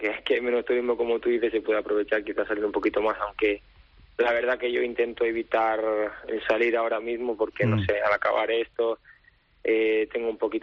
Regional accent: Murcia, Region of Murcia, Spain; moved away; Sí, yo soy de Murcia.

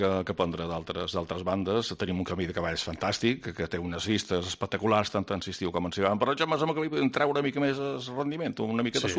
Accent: Balearic Islands, Spain; d'on ets, tal, i jo de Menorca, ai, Menorca, nice

